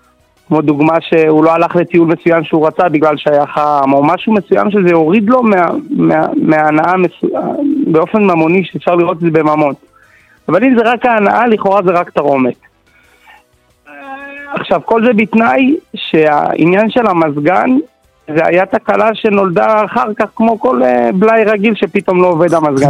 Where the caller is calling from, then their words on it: Jerusalem, Jerusalem District, Israel; מירושלים.